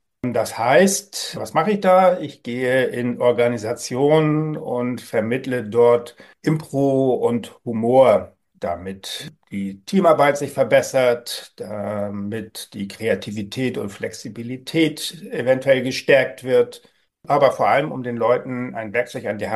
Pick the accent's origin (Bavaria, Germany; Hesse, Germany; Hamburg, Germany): Hamburg, Germany; born there; ich wurde vor 62 Jahren in Hamburg geboren.